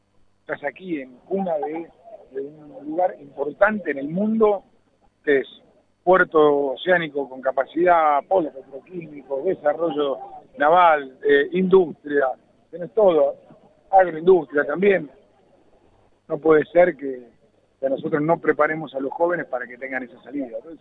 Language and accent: Spanish; Argentina; tenemos que discutir los problemas estructurales que tenemos como argentinos.